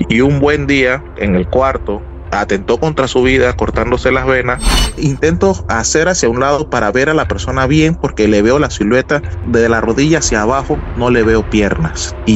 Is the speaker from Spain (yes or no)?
no; Panama; Soy de Panamá.